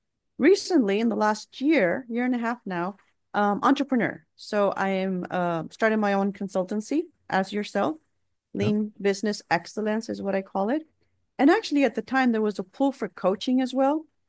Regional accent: Brownsville, Texas, United States; I am from the Brownsville, Texas border. That's where I was born and raised. My parents are immigrants of Mexico.

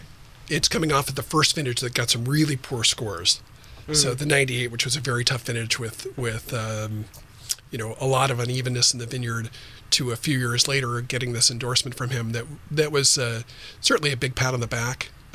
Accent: California, United States; I had loved Zinfandel going back years, you know, growing up in Sonoma County, cut my teeth on Zinfandel.

